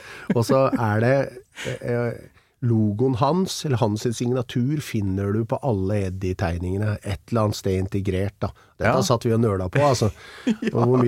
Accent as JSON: {"language": "Norwegian", "region": "Oslo", "country": "Norway", "tie": "born or raised there", "said": "Jeg på Romsås, der jeg vokste opp. Vi gikk på Tiuleiken skole, både jeg og broren min på barneskolen her oppe."}